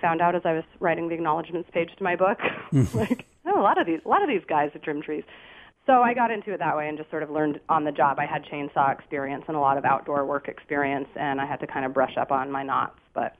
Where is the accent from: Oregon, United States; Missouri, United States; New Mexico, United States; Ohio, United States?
Oregon, United States; Portland; Yeah, I grew up in Portland, Oregon.